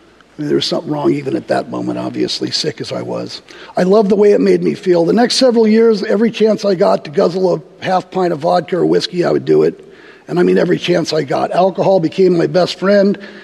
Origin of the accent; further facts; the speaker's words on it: Hollywood, California, United States; born there; I was born in Southern California in 1965 at Hollywood Presbyterian Hospital.